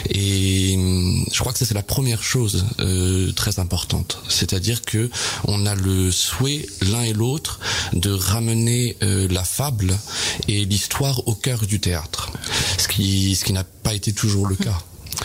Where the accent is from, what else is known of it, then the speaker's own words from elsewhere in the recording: Évreux, Normandy, France; je suis né à Évreux. J'ai grandi dans ce théâtre d'Évreux toute mon enfance